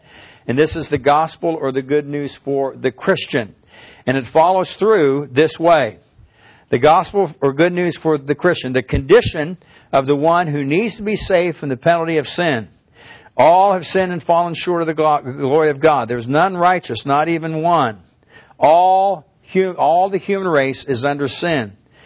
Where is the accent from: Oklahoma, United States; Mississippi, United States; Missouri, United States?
Oklahoma, United States; Tulsa; hi, I'm a pastor from Tulsa.